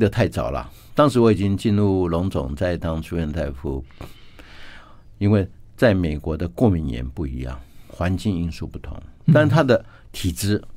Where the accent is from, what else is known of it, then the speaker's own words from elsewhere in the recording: Wanhua, Taipei, Taiwan; 在我小时候住在万华嘛，万华当年在差不多50年代、60年代那个时候还算是干净的，也没有太多的一些污染。